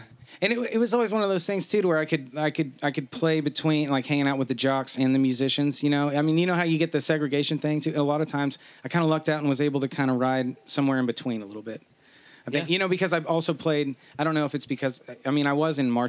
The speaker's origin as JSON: {"language": "English", "town": "Nashville", "region": "Tennessee", "country": "United States", "tie": "born or raised there", "also_born_or_lived": "Tulsa, Oklahoma", "said": "I am an Okie. I was born in Tulsa, and I guess around one, moved to Nashville. My family moved to Nashville."}